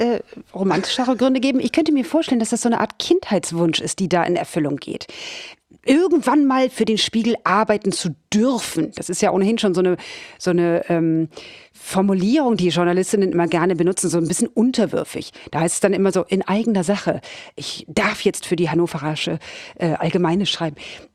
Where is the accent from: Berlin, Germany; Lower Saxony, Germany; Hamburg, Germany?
Hamburg, Germany; born there; Ich bin ja gebürtige Hamburgerin